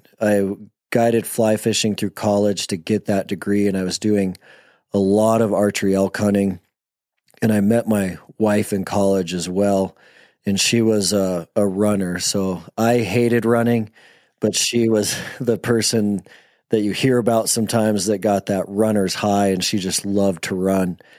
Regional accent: Montana, United States; But I'm a Montana kid. I was born and raised in Montana, and my family, I had a ton of uncles.

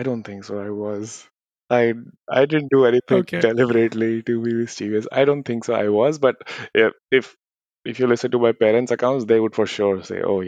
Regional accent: Rajouri Garden, Delhi, India; While growing up, I grew up in Rajouri Garden. I was born in Rajouri Garden before moving to Dwarka.

